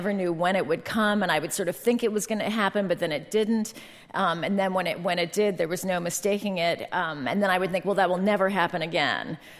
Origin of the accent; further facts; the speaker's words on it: San Francisco, California, United States; I grew up in San Francisco, so if I was in Europe, it was a 9-hour time difference